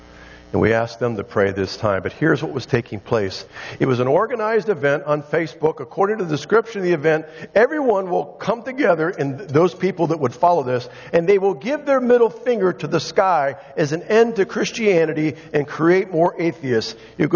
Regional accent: United States; And as an American, I have seen that shift.

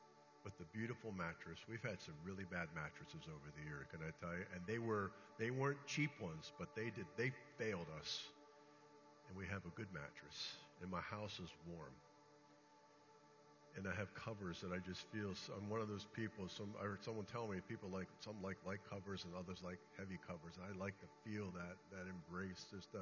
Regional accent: United States; I'm thankful that I'm an American.

